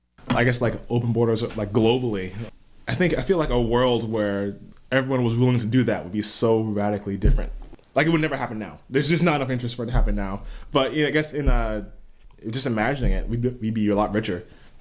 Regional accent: New York City, New York, United States; also born or lived in North Carolina; I'm originally from New York City. I lived there until I went off to college, really, with about a year gap in North Carolina. I've mostly grown up in cities, or prefer cities.

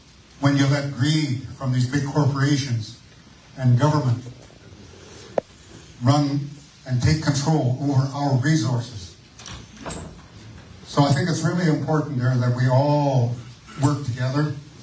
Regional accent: British Columbia, Canada; how many thousands of square kilometers of land, Wet'suwet'en land, that's been alienated from us? I'm from Wet'suwet'en.

